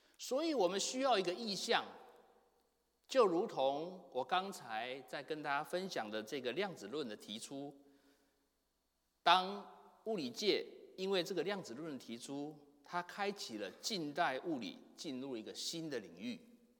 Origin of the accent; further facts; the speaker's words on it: Taiwan; moved away as an adult; now in United States; 各位弟兄姐妹可能知道我是从台湾来的，我在台湾读神学院的时候